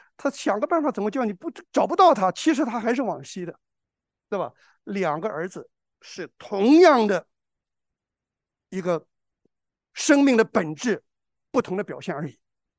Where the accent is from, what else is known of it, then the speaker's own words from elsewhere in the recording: China; 哎呀，我们中国人说不听老人言，吃亏在眼前。